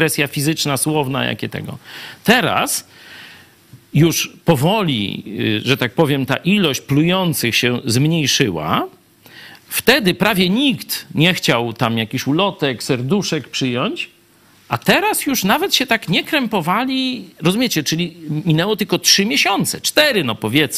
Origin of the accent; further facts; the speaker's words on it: Kraśnik, Lublin Voivodeship, Poland; Ja pochodzę z Polski powiatowej, tu w Kraśniku się wychowałem, czyli jeśli z Polski powiatowej, to i z Polski wiejskiej, bo ona jest, wiecie, tam z jednej strony naszej działki było miasto, a z drugiej wieś